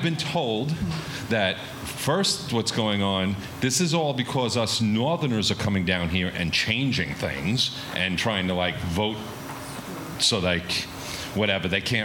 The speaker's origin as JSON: {"language": "English", "region": "New York", "country": "United States", "said": "because obviously I'm from New York too."}